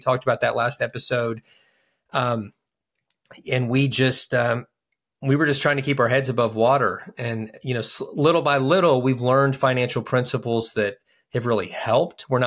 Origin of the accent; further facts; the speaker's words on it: Kentucky, United States; We're from Kentucky